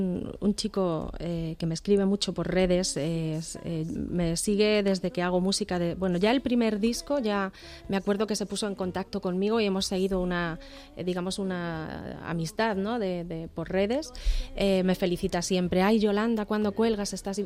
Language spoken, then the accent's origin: Spanish; Ciudad Real, Castilla-La Mancha, Spain; Sí, yo soy de Ciudad Real, sí.